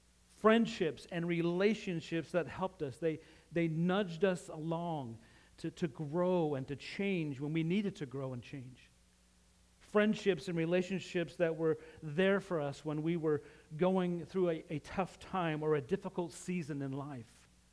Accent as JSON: {"language": "English", "region": "Utah", "country": "United States", "tie": "born or raised there", "said": "Well, growing up in Utah, that's a state in the United States. It's out west."}